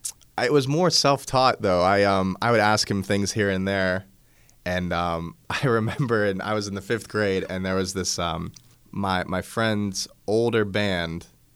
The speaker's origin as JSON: {"language": "English", "country": "United States", "said": "Well, my family is from the South Side. I think 4 or 5 generations. I currently live in my great-grandparents' and grandparents' house. I live back down there."}